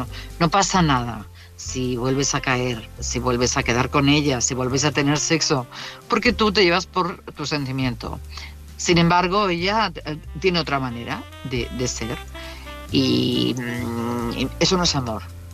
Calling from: Madrid, Community of Madrid, Spain; de Madrid.

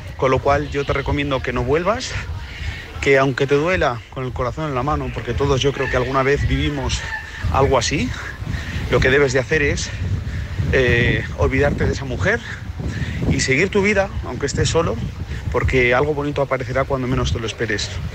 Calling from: Madrid, Community of Madrid, Spain; de Madrid.

